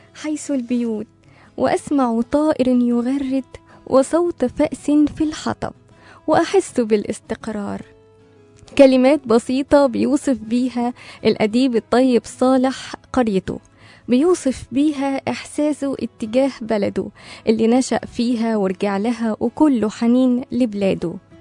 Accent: Sudan; احتفظت بجواز سفري السوداني وجنسيتي السودانية، ورفضت كل الجنسيات التي عرضت علي، أنا سوداني وفخور بجنسيتي

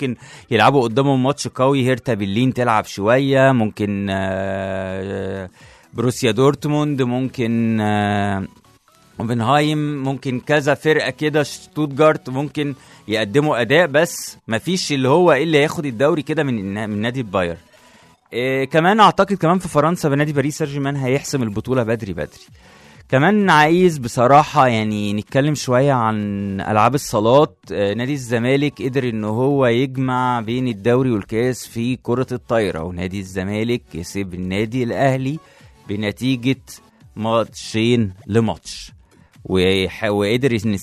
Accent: Egypt

